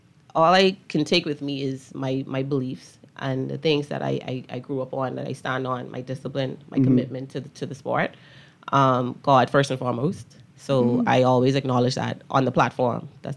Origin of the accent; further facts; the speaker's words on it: Bahamas; Now, I rep the Bahamas wherever I go when I compete.